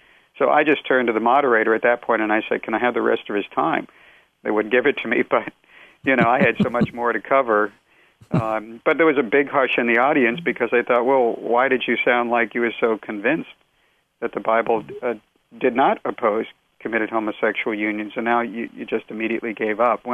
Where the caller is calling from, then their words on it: Bahamas; Yes, I'm calling you from the Bahamas right now, actually.